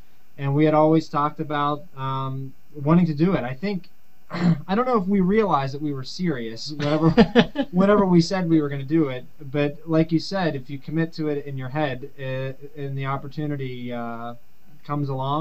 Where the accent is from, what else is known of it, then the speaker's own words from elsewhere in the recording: Pittsburgh, Pennsylvania, United States; I'm originally from Pittsburgh.